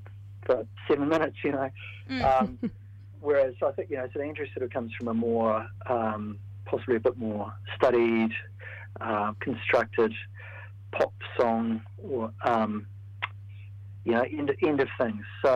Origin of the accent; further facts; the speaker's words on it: Dunedin, Otago, New Zealand; Andrew grew up in Auckland, I grew up in Dunedin.